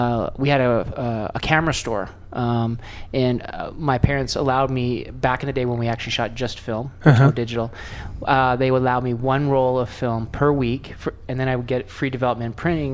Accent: Vancouver, British Columbia, Canada; I'm actually from Vancouver, Canada, actually.

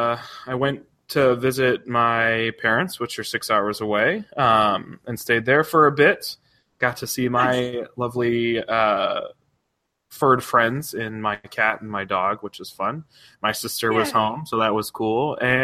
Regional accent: Midwest, United States; Like I mentioned, I'm from the Midwest, so we get snow all the time.

